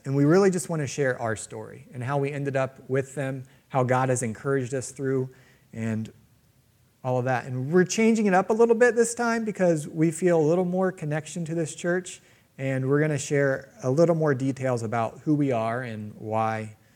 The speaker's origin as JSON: {"language": "English", "town": "Ohio City", "region": "Ohio", "country": "United States", "tie": "born or raised there", "said": "I actually had an Ohio City address growing up, but it was 1232 Harrison Center Road."}